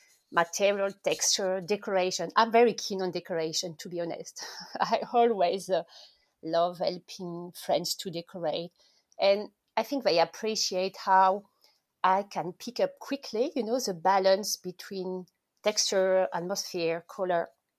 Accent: France; accent: French; English is a second language; you notice I'm French. My accent is very French. So I apologize, first of all, for all the people who are listening, and I hope you will understand me.

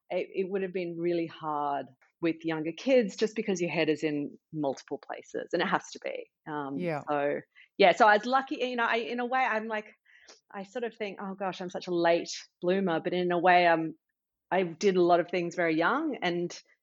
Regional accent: Australia; moved away; I'm Australian and I was on sabbatical. So we moved to Australia for 6 months.

